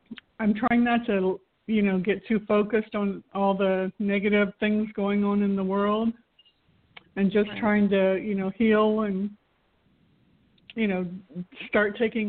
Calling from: Florida, United States; from Florida.

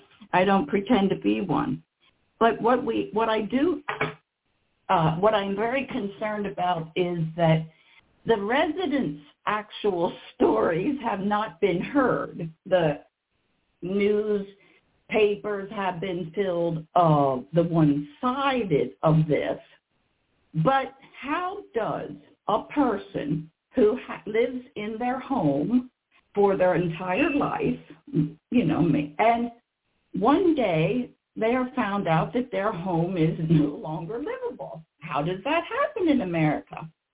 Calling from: Renovo, Pennsylvania, United States; This is, I'm calling today from Renovo, Pennsylvania.

